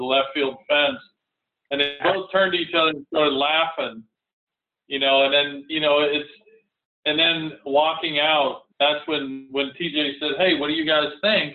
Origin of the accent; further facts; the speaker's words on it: Pennsylvania, United States; the weather didn't bother me because I'm from Western Pennsylvania. We're used to cold and rainy and crappy weather.